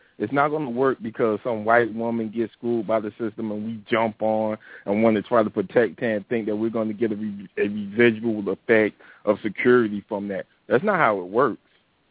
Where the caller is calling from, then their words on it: Miami, Florida, United States; from Miami.